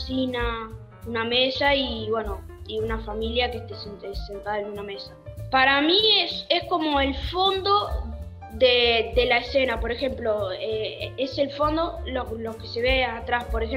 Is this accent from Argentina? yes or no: yes; Lincoln, Buenos Aires Province, Argentina; soy de Lincoln, Buenos Aires, y voy al colegio Nuestra Señora de Lincoln.